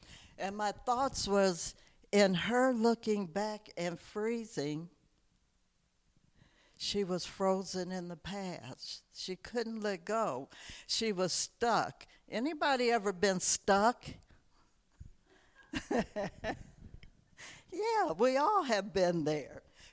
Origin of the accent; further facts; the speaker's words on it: South Bend, Indiana, United States; moved away; In my hometown of South Bend, Indiana, there was one main cemetery.